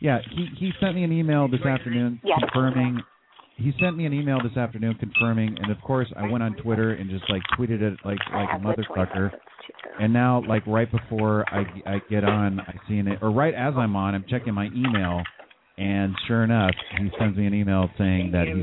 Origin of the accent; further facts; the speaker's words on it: California, United States; Yeah, I grew up in the Bay Area.